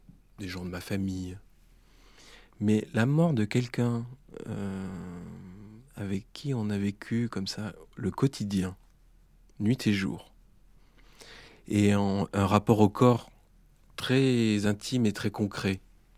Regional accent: Tarbes, Occitanie, France; also born or lived in Lourdes; j'ai grandi à Tarbes et Lourdes, et donc à l'école

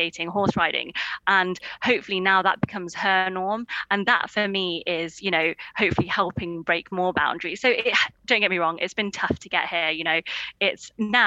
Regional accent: Derby, East Midlands, United Kingdom; I'm actually from Derby. My family live in Derby, and the Peak District isn't very far at all yet.

